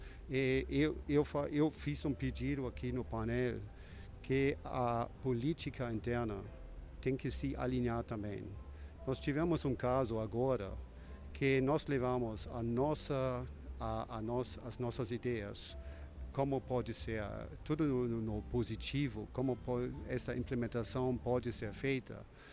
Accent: Switzerland; agora falo como suíço

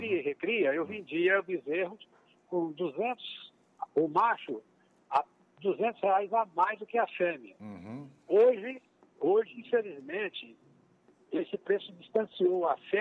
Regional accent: Vianópolis, Goiás, Brazil; born there; eu nasci em Vianópolis, mas morando na minha mãe, meus pais moraram na fazenda, quer dizer, eu fui só porque Vianópolis para nascer, né?

